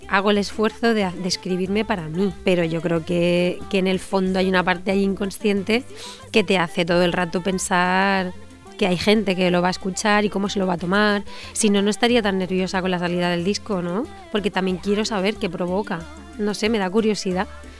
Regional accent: Albacete, Castilla-La Mancha, Spain; que soy una cantautora de Albacete

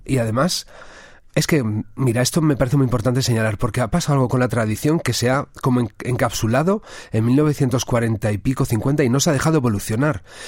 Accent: Valladolid, Castile and León, Spain; Y yo soy de Valladolid, soy castellano, y tengo la jota y las rondadas y el folclore castellano en la sangre, pero también soy herencia andaluza, soy herencia vasca, soy ibérico en realidad, y más aún soy europeo

